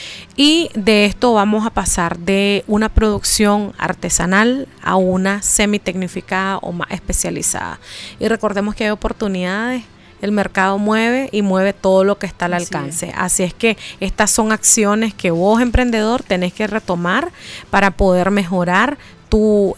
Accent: Nicaragua; como nicaragüenses nos destacamos muy bien a nivel mundial

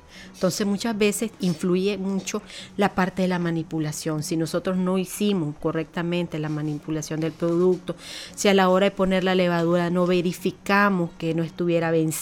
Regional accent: Nicaragua; muchas veces, como Nica, decimos, vamos a consumir el famoso roncito que no puede faltar en la mesa navideña

